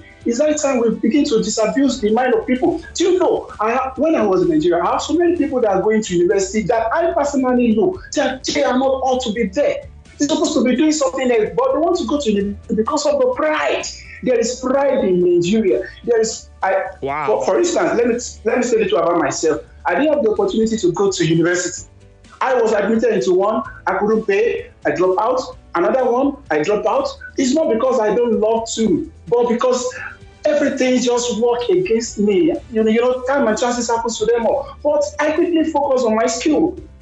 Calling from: Poland; calling from Poland.

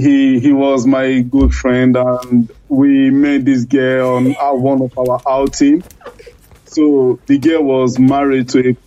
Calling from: Czechia; From Czech Republic.

